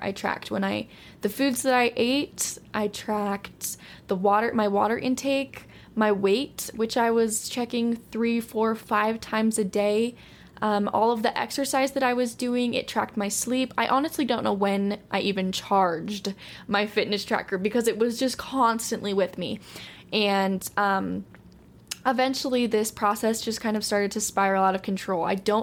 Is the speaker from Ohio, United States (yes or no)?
no; Utah, United States; And then I'm from Utah, still living here